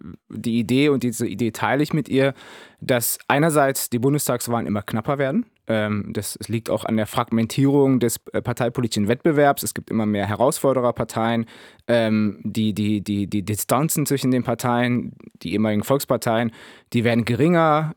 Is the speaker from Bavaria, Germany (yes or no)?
no; Berlin, Germany; Ich war in einem migrantischen Viertel, bin ich hier in Charlottenburg aufgewachsen, zwischen dem Schloss Charlottenburg und Lietzensee, direkt hier um die Ecke quasi.